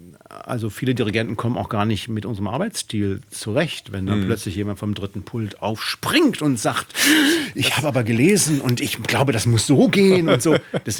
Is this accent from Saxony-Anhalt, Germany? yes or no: no; Solingen, North Rhine-Westphalia, Germany; ich komme aus Solingen